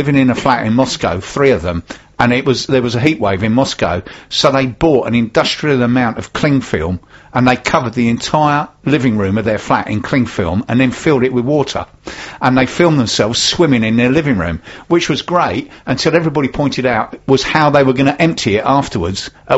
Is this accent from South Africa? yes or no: no; Fulham, London, United Kingdom; No, I'm not from Bermondsey. I'm from Fulham.